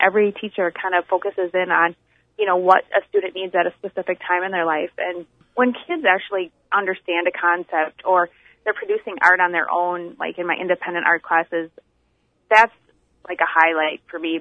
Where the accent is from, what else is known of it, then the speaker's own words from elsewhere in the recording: Gilman, United States; I grew up in Gilman, actually. I was born and raised here. I graduated from here.